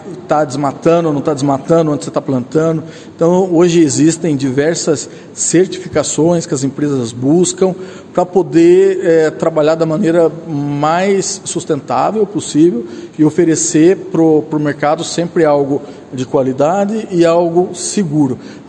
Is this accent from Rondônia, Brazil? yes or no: no; Bandeirantes, Paraná, Brazil; Nascido e criado em Bandeirantes, formado aqui na Luiz Meneghel